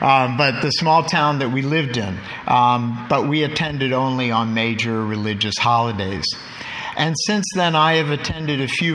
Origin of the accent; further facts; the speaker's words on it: Allentown, Pennsylvania, United States; I was born in Allentown, Pennsylvania in 1958, and I was raised in an immediate family that was not religious.